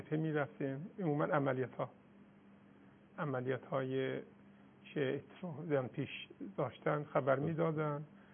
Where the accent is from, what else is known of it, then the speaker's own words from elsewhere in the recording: Miandoab, West Azerbaijan, Iran; رفتیم طرف ارومیه شهر خودمون میان دو آب.